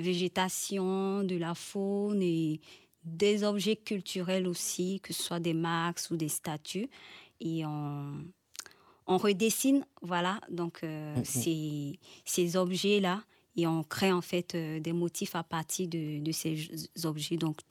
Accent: Côte d’Ivoire; Moi, je viens de la Côte d'Ivoire d'abord. Ouais. Donc, j'ai étudié en design textile en Côte d'Ivoire.

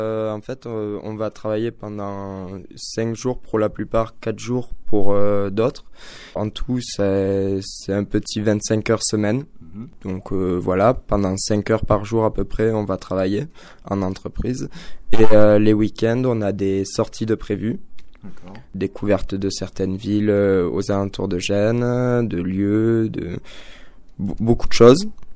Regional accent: La Tour-sur-Sorgue, Occitanie, France; Je viens de La Tour-sur-Sorgue, qui est un petit village proche de Sainte-Afrique et de Millau, dans le sud d'Aveyron.

